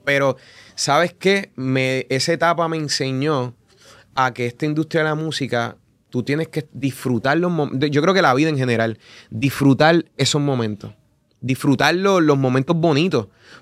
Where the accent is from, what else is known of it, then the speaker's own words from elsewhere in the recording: Yabucoa, Puerto Rico; Yo vengo en verdad yo cantaba música típica en mi pueblo, en Yabucoa.